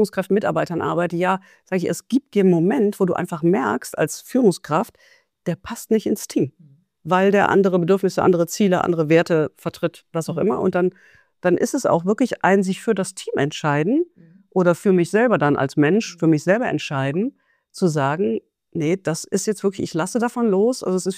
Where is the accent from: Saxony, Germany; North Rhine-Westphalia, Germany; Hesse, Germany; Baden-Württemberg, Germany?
North Rhine-Westphalia, Germany; Cologne; ich bin in Köln groß geworden, die Türken waren meine besten Freunde.